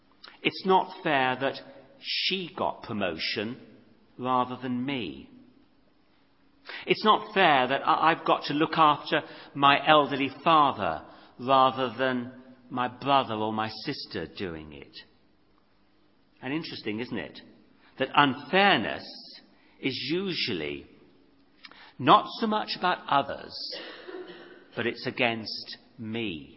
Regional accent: United Kingdom; Now, as a British person, to my mind, that wasn't fair.

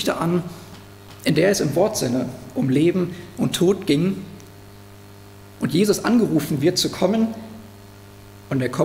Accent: Zambia; now in Germany; wenn ich dann so Leuten erzählt habe, wo ich aufgewachsen bin, dann kam die Frage: Ja, wie ist das denn im Vergleich? Was ist so ein großer Unterschied zwischen Sambia und Deutschland?

